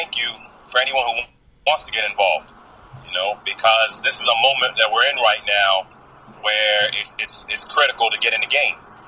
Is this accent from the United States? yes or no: yes; Bronx, New York, United States; I'm from the Bronx, so of course I'm a Yankees fan.